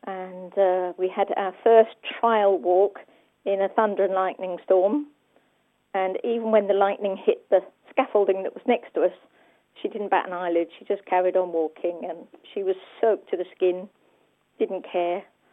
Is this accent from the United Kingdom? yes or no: yes; London, United Kingdom; from London, and I have a black Labrador Retriever guide dog called Sky.